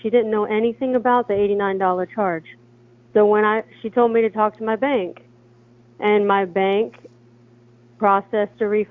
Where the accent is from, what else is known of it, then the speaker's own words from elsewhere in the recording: Georgia, United States; You know, because we're from Georgia, we're out of state, and we were there to visit family for the holiday.